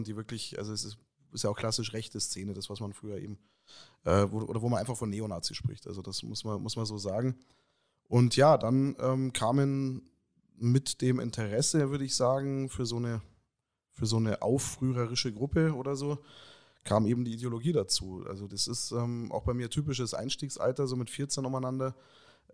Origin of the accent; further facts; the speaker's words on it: Munich, Bavaria, Germany; Genau, also die Kindheit war hier in München. Die frühe Jugend dann eben in Dorfen bzw. Erding und jetzt heute bin ich dann doch wieder Münchner.